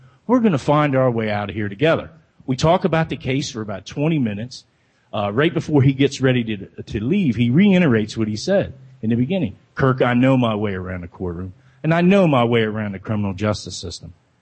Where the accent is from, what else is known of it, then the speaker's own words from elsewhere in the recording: Cambridge, Maryland, United States; No, I'm from the Eastern Shore. I grew up in Cambridge, Maryland, a little small seaside town, where I was a commercial crabber all my life.